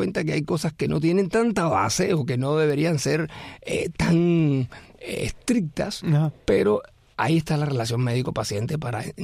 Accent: Cuba; moved away as an adult; now in United States; como cubano de esta generación, porque yo nací en año 66, y llegué a Estados Unidos en el año 91, aunque ya tengo más años en Estados Unidos

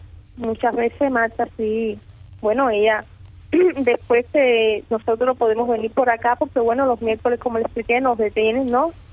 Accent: San Antonio de los Baños, Artemisa, Cuba; yo soy de San Antonio de los Baños, al igual que mi esposo, vivimos juntos, Misael Aguilar Hernández

